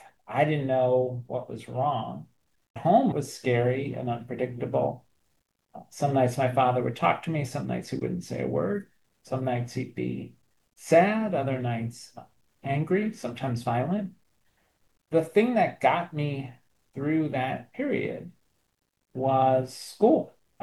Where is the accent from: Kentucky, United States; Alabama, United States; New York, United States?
New York, United States; New York City; I describe in the book growing up in Brooklyn in New York City.